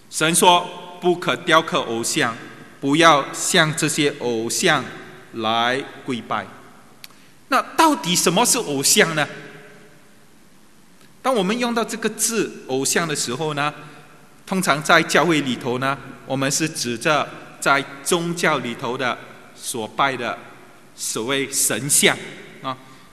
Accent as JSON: {"language": "Chinese", "country": "China", "said": "啊，那我们也知道我们中国人啊，拜很多的神"}